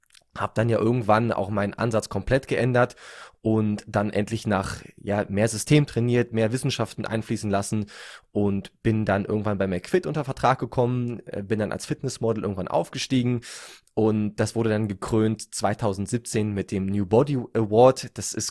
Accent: Berlin, Germany; Ich komme aus Berlin. Ich bin 28 Jahre alt jetzt.

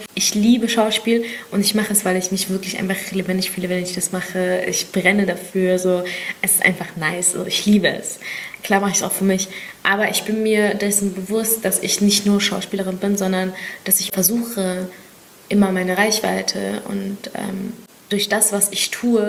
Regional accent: Berlin, Germany; Ich bin Berlinerin. Ich fühle mich nicht als Berlinerin und fühle mich ägyptisch. Aber, und jetzt kommt das ganz große Aber, jeder Deutsche muss mich als Deutsche sehen, so, ne? Weil ich lebe hier

